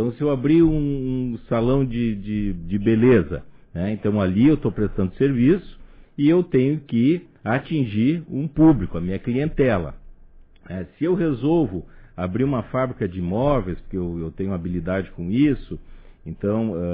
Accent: Rio Grande do Sul, Brazil; now in Santa Catarina, Brazil; Porque eu sou do Rio Grande do Sul.

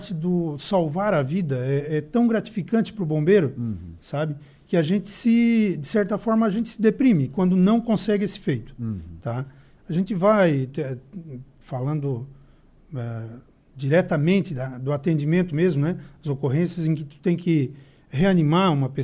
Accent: Criciúma, Santa Catarina, Brazil; Eu sou natural de Criciúma.

